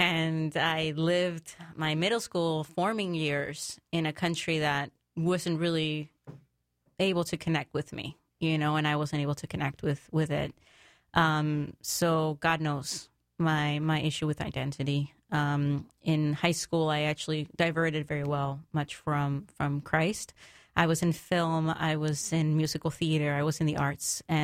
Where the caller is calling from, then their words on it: Mexico; I'm very happy to be here. I'm coming in from Mexico.